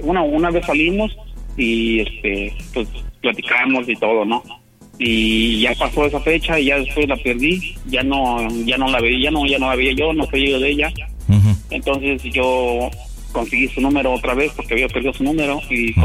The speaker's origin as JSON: {"language": "Spanish", "region": "Tlaxcala", "country": "Mexico", "lives_now": "Tijuana, Mexico", "said": "No, yo soy de Tlaxcala. Yo soy de Tlaxcala, pero pues aquí le ando camillando."}